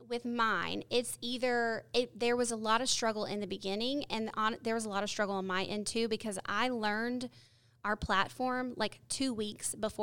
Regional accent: Rock Hill, South Carolina, United States; now in Gaston County, United States; I'm from Rock Hill, South Carolina, but I live in Gaston County now because I got married and my husband lives here.

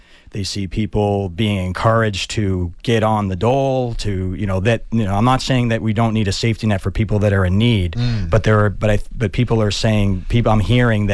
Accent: Massachusetts, United States; Growing up on the South Shore has its own feel.

